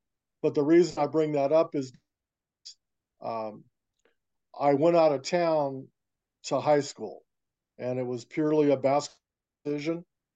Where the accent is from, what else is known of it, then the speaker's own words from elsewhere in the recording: San Pedro, California, United States; Born and raised in San Pedro.